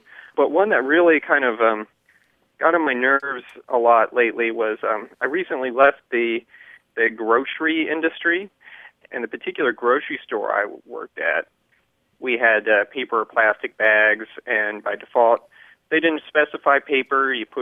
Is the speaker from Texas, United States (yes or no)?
yes; Dallas, Texas, United States; I'm from Dallas, Texas.